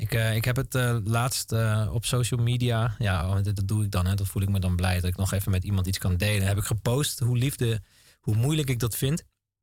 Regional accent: Groningen, Netherlands; Ik kom uit Groningen, dus ik zie dat niet vaak hier in Groningen.

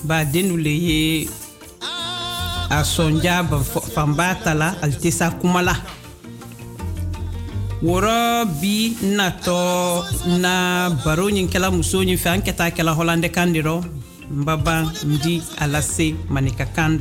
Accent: Sierra Leone; first language Mandingo; English is a second language; I'll be translating it in my mother language because 80% of my listeners are Madingo people. But I try always to say something in English because I was born and grew up in Sierra Leone with illiterate parents

